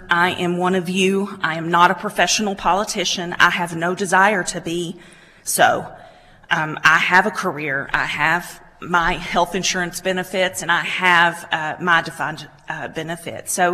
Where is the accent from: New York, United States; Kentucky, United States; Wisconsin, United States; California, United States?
Kentucky, United States; Hopkinsville; I was born and raised in Hopkinsville. I graduated from Western Kentucky University.